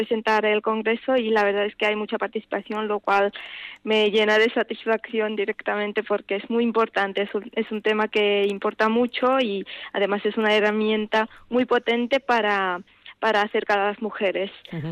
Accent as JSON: {"language": "Spanish", "country": "Georgia", "second_language": "Spanish", "said": "yo soy de origen georgiano, yo vengo de Georgia, y en Georgia el ajedrez es algo más que un deporte, es como un estilo de vida"}